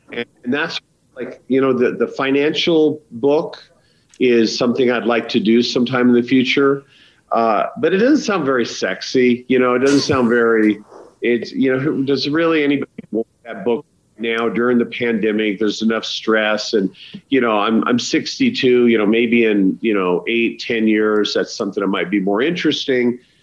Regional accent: Idaho, United States; I'm literally 2 hours from where I grew up in Idaho, right across the Grand Tetons.

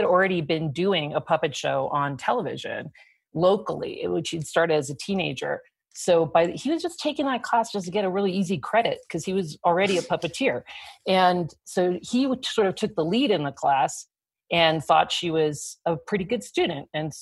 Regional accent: Washington, District of Columbia, United States; born there; I was born in Washington, D.C., and that's where our parents were living at that time.

